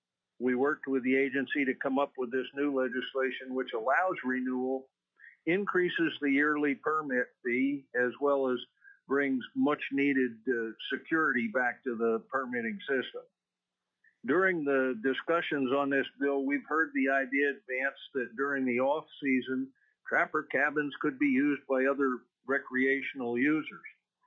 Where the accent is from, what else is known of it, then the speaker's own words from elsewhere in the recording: Fairbanks, Alaska, United States; I'm from Fairbanks.